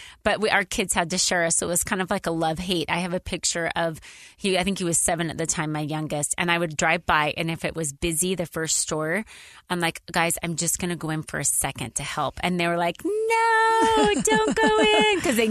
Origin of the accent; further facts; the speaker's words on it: Idaho, United States; I grew up in Idaho on a dairy farm.